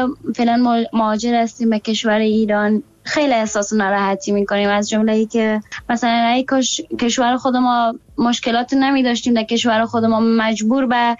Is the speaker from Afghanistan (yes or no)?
yes; Afghanistan; now in Iran; خودم هم چون از این که گفتن این که من افغان هستم نمیشرمون،